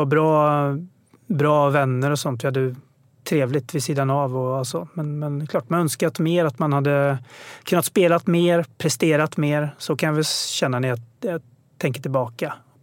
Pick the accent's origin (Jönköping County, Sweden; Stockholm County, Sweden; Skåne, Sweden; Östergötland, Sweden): Stockholm County, Sweden; Stockholm; born there; att jag var född i Stockholm